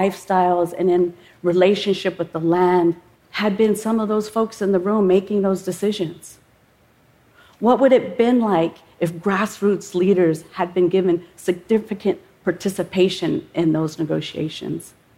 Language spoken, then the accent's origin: English; Oklahoma, United States; I come from the Yuchi and Anishinaabe nations. My home is in Oklahoma.